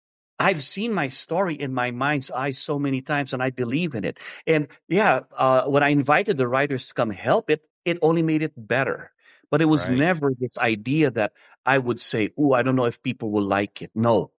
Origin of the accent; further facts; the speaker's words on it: Philippines; now in United States; Growing up in the Philippines, I couldn't afford them. Now I migrated to the U.S., totally different world.